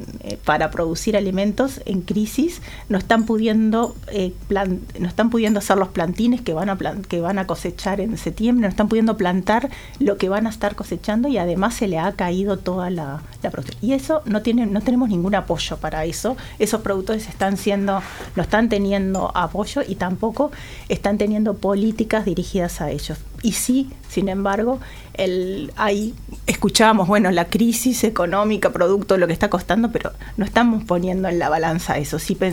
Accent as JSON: {"language": "Spanish", "country": "Uruguay", "said": "Pensemos, como uruguayos, como ciudadanos de este país"}